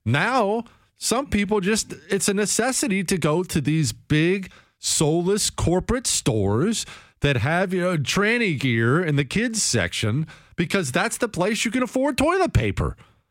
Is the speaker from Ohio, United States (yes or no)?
yes; Ohio, United States; You know, I grew up in Ohio. I told you this, and we used to go down to West Virginia for vacation because it was right next door.